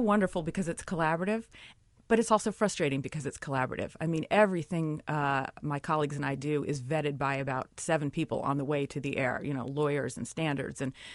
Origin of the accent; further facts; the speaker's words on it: California, United States; No, I really wanted this. I grew up in California, and when I was a kid, there were always these ballot propositions at election time.